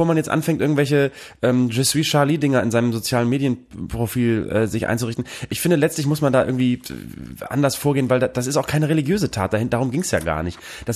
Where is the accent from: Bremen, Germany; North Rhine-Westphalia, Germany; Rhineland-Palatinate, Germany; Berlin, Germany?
Bremen, Germany; das Einzige, was mich wirklich gerettet hat in meiner Jugend in Bremen-Nord